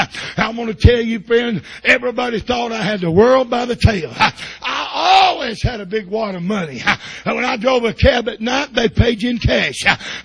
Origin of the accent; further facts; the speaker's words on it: Muskogee, Oklahoma, United States; I come from … We didn't even know they had drugs.